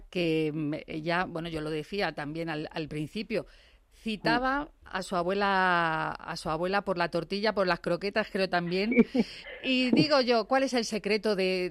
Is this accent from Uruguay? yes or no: no; Spain; me siento yo bastante como cualquier español orgulloso